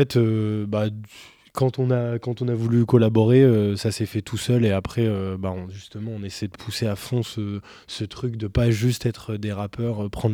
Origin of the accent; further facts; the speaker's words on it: Clermont-Ferrand, Auvergne-Rhône-Alpes, France; Si on parle de la ville de Clermont-Ferrand, déjà, depuis tout petit.